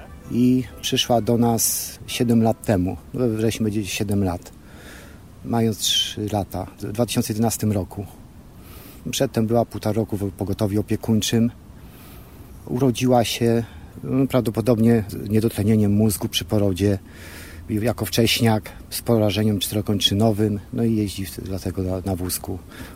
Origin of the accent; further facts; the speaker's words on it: Kutno, Łódź Voivodeship, Poland; Jesteśmy z Kutna, przyjechaliśmy pociągiem, tramwajem i trochę spacerku, 20 minut.